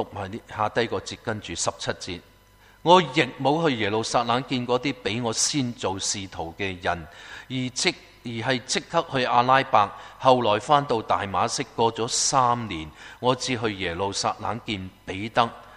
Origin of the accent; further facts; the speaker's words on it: Guangdong, China; 我哋都系广东人，识广东话嘅